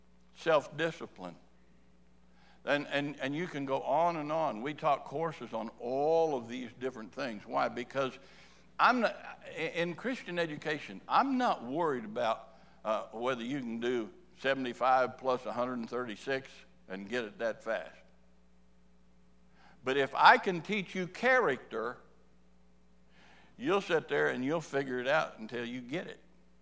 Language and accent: English; Kansas, United States; I was born and raised in Kansas, and that's the only team we got around there